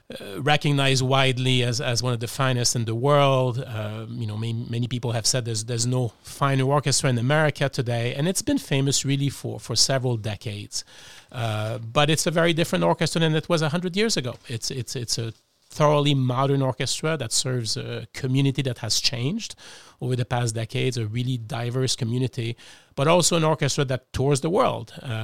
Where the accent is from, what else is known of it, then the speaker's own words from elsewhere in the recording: Montreal, Quebec, Canada; also born or lived in Melbourne, Australia; now in Cleveland, United States; And I'm from Montreal originally.